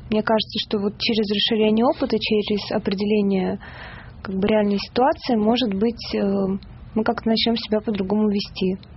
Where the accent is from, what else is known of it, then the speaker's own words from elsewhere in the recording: Yaroslavl, Yaroslavl Oblast, Russia; now in Moscow, Russia; Я сама не москвичка, понаехала из Ярославля.